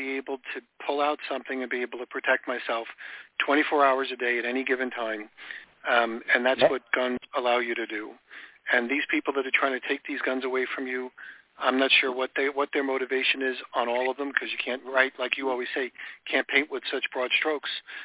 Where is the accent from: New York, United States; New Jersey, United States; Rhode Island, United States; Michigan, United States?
New York, United States; I didn't grow up in a rich family. I grew up in New York, which is a pretty tough place to grow up. And I spent a lot of time on Long Island